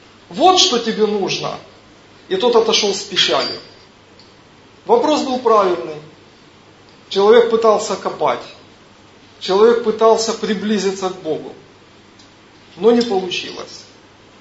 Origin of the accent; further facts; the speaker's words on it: Ukraine; Я тоже приехал с Украины. Не так давно.